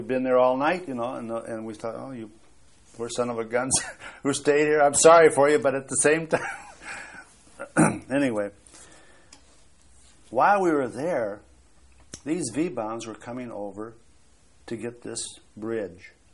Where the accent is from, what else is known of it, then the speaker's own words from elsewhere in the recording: Parma, Ohio, United States; I said, Cleveland, Ohio. I'm really from Parma, but that's a suburb of Cleveland.